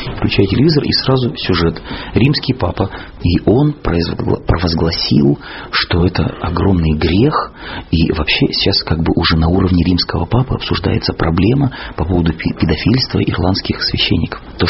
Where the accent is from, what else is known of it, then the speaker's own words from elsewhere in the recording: Russia; Мы сказали, что мы из театра, из России.